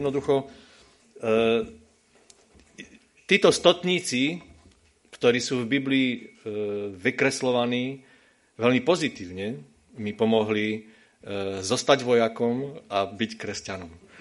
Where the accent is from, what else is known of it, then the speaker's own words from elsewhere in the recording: Třinec, Moravian-Silesian Region, Czechia; moved away as an adult; now in Slovakia; pochádzam pôvodom zo Severnej Moravy, z Třince. Prišiel som na vojenskú školu do Bratislavy